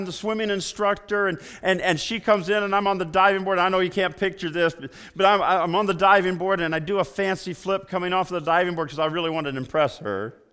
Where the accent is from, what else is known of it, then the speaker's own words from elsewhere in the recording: Illinois, United States; also born or lived in North Carolina; I was from Illinois. I was in North Carolina.